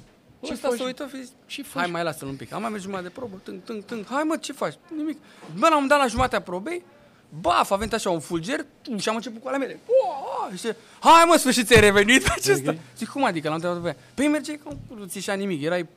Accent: Romania; Trebuie să o zicem, că suntem români.

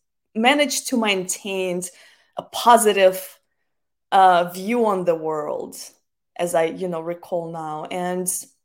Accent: Russia; English is a second language; moved away as an adult; Well, I'm originally from Russia, and I was there until I was 21.

